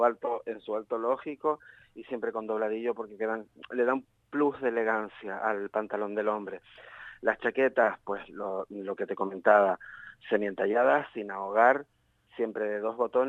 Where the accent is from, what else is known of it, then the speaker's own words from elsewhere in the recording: Spain; la capa española, porque soy español